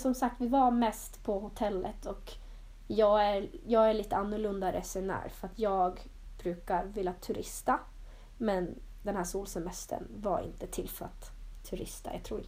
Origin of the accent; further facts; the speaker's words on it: Norrland, Sweden; Då trodde jag ändå att jag kommer från norra Sverige där det är typ så här istid.